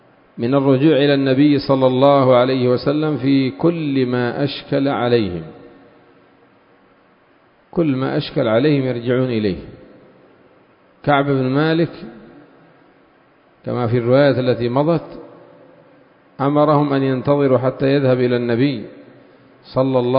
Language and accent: Arabic; Yemen; من هذا الدجاج الذي عندنا في اليمن